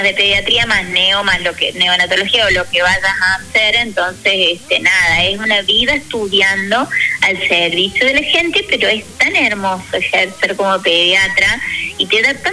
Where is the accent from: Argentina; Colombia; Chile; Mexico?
Argentina; Córdoba; born there; Yo le aclaro que soy cordobesa de nacimiento, pero soy más riojana que cualquiera